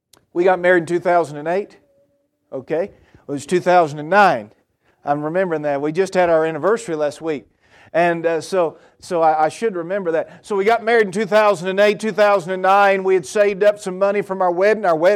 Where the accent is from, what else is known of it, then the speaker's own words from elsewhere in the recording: Georgia, United States; I'm from Georgia. She's from North Carolina. There's churches on every corner, literally. I can tell you in a town of 10,000 where I was raised